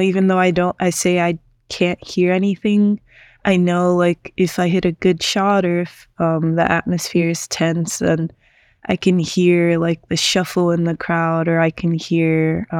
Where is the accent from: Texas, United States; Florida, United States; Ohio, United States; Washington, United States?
Florida, United States; also born or lived in Japan / New York; My background is that I was born in Japan, but I moved to New York when I was around 3 years old. And my mother's Japanese and my father's Haitian. And we moved to New York and then moved to Florida after that for tennis